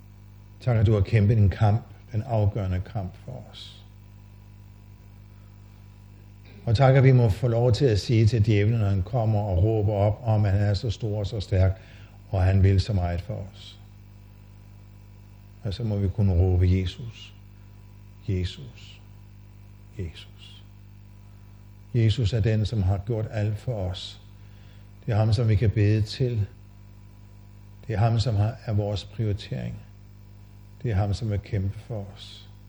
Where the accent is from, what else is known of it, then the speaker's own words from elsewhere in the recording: Holstebro, Central Denmark Region, Denmark; Det gør vi ikke så meget hjemme i Holstebro.